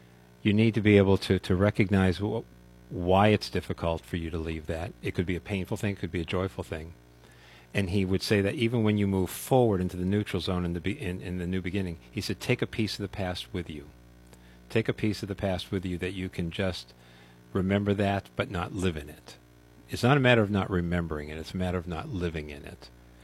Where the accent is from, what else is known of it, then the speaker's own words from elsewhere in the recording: New England, United States; I grew up in the New England area.